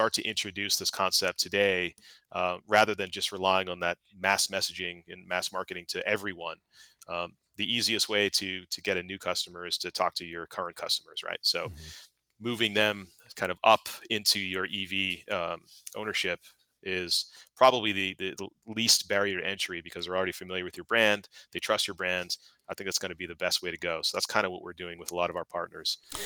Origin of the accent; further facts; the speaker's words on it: Salem, New Hampshire, United States; now in Wilmington, United States; Wilmington, North Carolina. So I'm originally from Salem, New Hampshire.